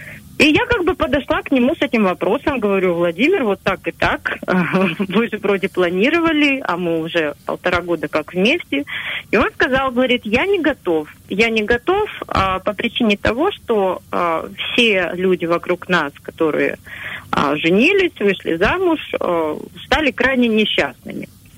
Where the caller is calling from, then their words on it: Krasnodar, Krasnodar Krai, Russia; я вам звоню из Краснодара.